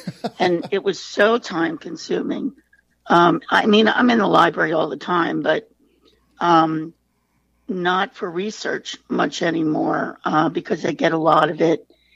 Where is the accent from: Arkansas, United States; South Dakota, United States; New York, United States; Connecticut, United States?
New York, United States; Well, I grew up on Long Island in the suburbs.